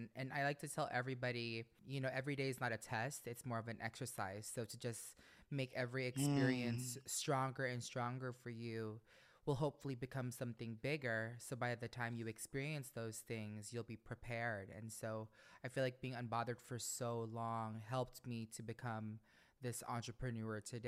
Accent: Orlando, Florida, United States; also born or lived in New York; I grew up in Orlando. I was born in New York, I grew up in Orlando.

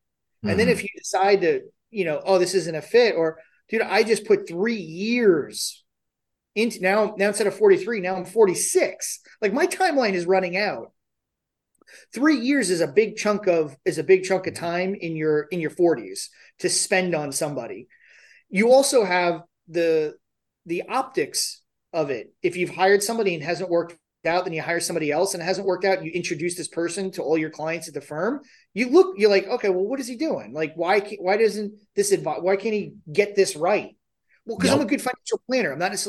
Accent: New York, United States; I use guys as gender neutral because I'm from New York.

